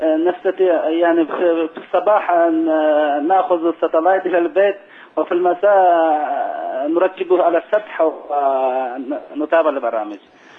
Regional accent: China; Arabic is a second language; نحن يعني في الصين إحدى قوميات، ونحن يعني إحدى القوميات من الصين

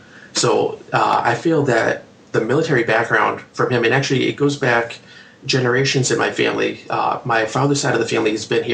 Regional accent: Virginia, United States; born there; also born or lived in New England; And although I was born in Virginia, and am a transplant to New England, I really do consider myself a New Englander.

